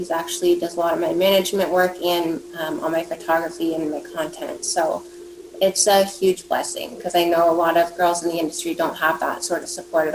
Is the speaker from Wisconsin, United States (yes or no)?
no; Portland, Oregon, United States; I grew up in the Pacific Northwest.